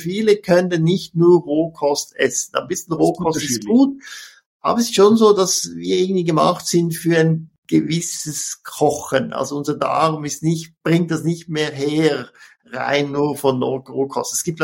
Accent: Switzerland; was als Schweizer schwer zu verstehen ist

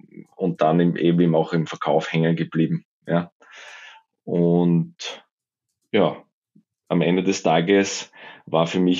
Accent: Styria, Austria; born there; komme eigentlich gebürtig aus der Steiermark.

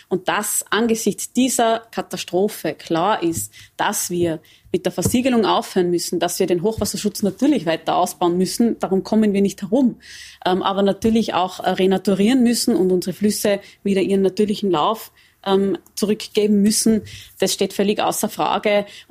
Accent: Tyrol, Austria; Ich komme selber aus dem Stubaital.

